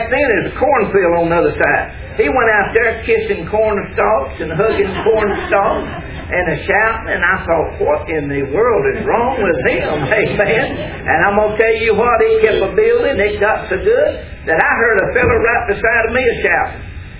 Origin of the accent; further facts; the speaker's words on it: Pelham, South Carolina, United States; I was raised out in Pelham.